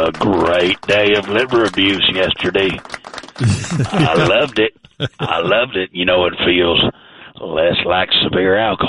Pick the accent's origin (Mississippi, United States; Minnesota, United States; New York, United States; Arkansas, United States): Arkansas, United States; I come from a whole family of liver abusers. You know, we're from Arkansas, so we like to drink ourselves into a state of blind euphoria.